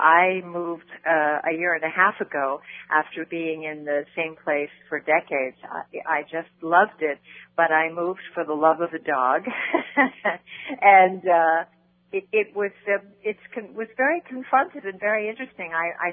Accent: Brooklyn, New York, United States; also born or lived in San Fernando Valley; now in Los Angeles, United States; I have to tell you that I'm a girl from Brooklyn, New York. I'm not an L.A. native. But I had lived for many years in the San Fernando Valley.

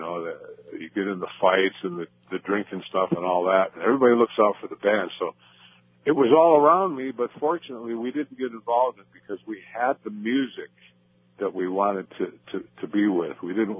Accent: Detroit, Michigan, United States; You know, growing up in Detroit, I studied Motown because that's what I played at the clubs.

